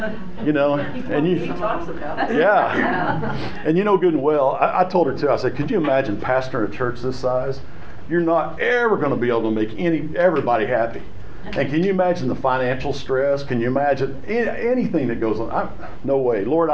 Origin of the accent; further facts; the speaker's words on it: Texas, United States; And where I grew up in the Texas Panhandle, the churches are run by boards.